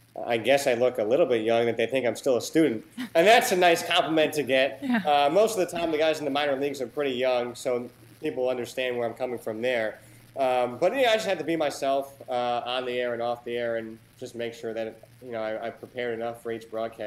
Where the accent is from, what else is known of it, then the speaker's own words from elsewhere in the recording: New York, United States; also born or lived in New Jersey; But growing up in New York and New Jersey, I really couldn't listen to him at all